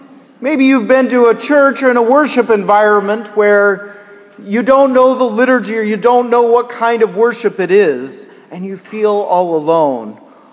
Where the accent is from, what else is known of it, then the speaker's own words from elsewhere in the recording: Kansas, United States; I grew up in Kansas